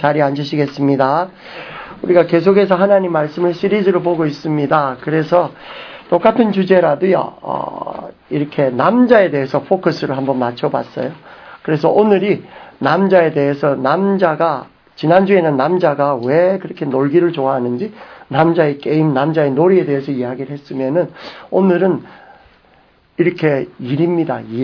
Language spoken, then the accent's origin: Korean; Busan, South Korea; 이렇게 부산에서 온 저로서는 바닷가는 진짜로 수준 있는 사람은 겨울 바닷가고 아침 바닷가입니다.